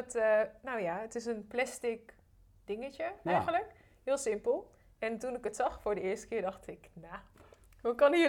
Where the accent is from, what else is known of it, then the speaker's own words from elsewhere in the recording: Friesland, Netherlands; now in The Hague, Netherlands; Ik kom uit Friesland en ik woon sinds 2 jaar in Den Haag.